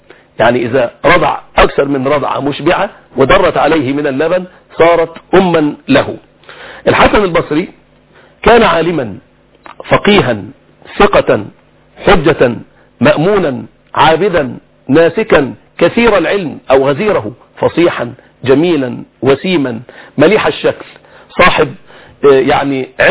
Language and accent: Arabic; Egypt; بلدتنا الحبيبة مصرنا هذه